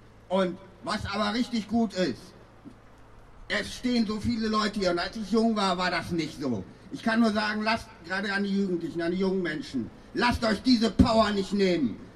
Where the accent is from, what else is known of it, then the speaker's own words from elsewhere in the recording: Cologne, North Rhine-Westphalia, Germany; ich komme nicht aus Hamburg, ich komme aus Köln, bin jetzt 59 und lebe seit 53 Jahren in Deutschland.